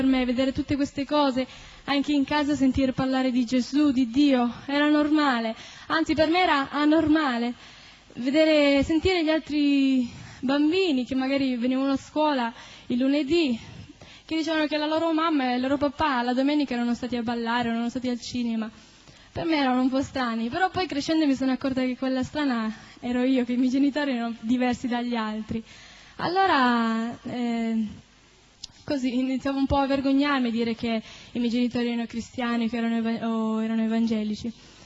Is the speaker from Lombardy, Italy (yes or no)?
no; Turin, Piedmont, Italy; vengo da Torino. E sono cresciuta in una famiglia cristiana, in un ambiente cristiano.